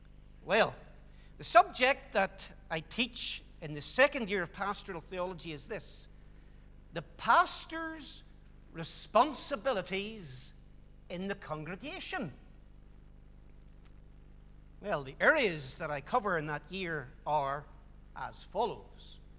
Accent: Moneyslane, Northern Ireland, United Kingdom; since I grew up in Monieslane. And, well, Mourne's just over the mountain from Monieslane

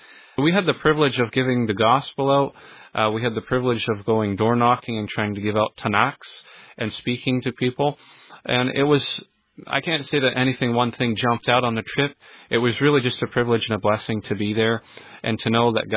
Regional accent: Portage la Prairie, Manitoba, Canada; I'm from Portage la Prairie, Manitoba, Canada.

